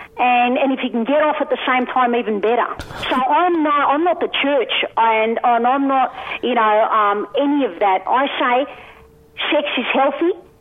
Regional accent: Broadmeadows, Victoria, Australia; accent: half Yobbo, half my parents; My accent's from Broadmeadows. What do you reckon? Nah, come on, my accent is half Yobbo, half my parents.

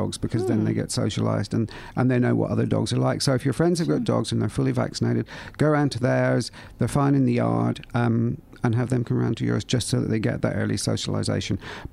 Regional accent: Ireland; now in Australia; I grew up with horses in Ireland, and it's very different there.

